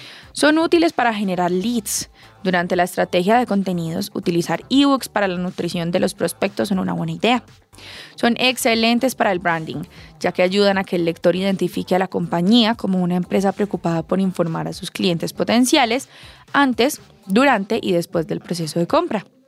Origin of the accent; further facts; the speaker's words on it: Antioquia, Colombia; now in Medellín, Colombia; Itagüí, Antioquia, también de mi tierrita, ahí al ladito de donde vivo en Medellín, cuando vivo en Medellín.